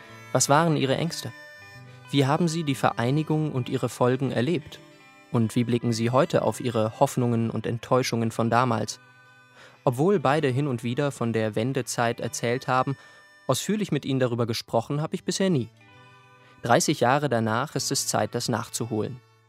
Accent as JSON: {"language": "German", "town": "Erfurt", "region": "Thuringia", "country": "Germany", "tie": "born or raised there", "said": "Von Erfurt aus, wo ich aufgewachsen bin und meine Eltern immer noch leben, ist man in anderthalb Stunden an dem alten Wanderweg."}